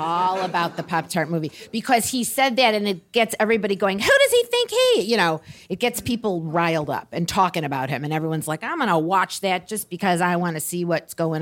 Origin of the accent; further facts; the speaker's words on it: Birmingham, Michigan, United States; I'm from Michigan, Birmingham, Michigan.